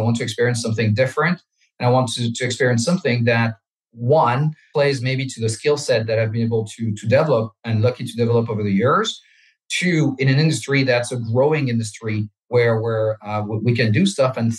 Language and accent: English; France; I'm French. I grew up in France.